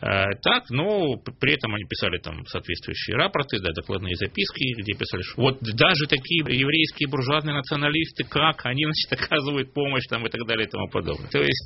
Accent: Rostov-on-Don, Rostov Oblast, Russia; Российской империи, Ростова-на-Дону, моего родного города

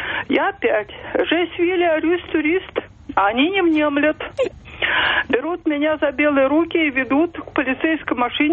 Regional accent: Saint Petersburg, Russia; я из Петербурга. В 2004 году мне было 66 лет

